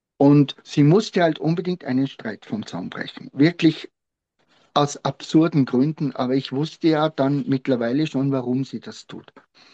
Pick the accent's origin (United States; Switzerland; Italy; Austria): Austria; Tyrol; Wie halt bei uns in Tirol, wir reden da ein bisschen lockerer.